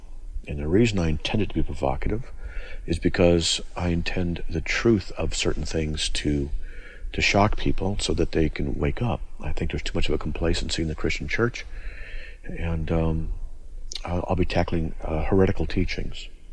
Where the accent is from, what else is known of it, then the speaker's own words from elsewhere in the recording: San Diego, California, United States; also born or lived in Escondido, United States; and we're from Southern California, you got to understand, Southern California, where it's illegal to get below 60 degrees